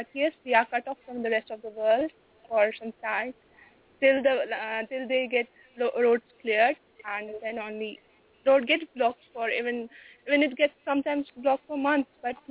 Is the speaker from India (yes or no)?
yes; Jammu and Kashmir, India; And I'm from Indian-occupied Kashmir.